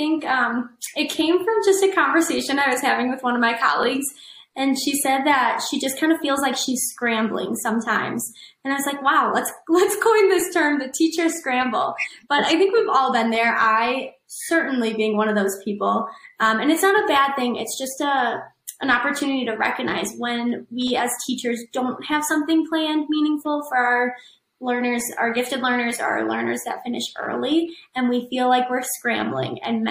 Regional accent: Illinois, United States; I myself, as a child, was a gifted child. I grew up in Illinois, and at the time, there wasn't anything specific for gifted children.

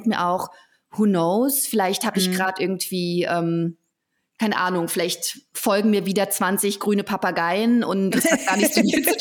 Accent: Thuringia, Germany; Ich komme aus Thüringen, ich war immer weit und breit die einzige schwarze Person

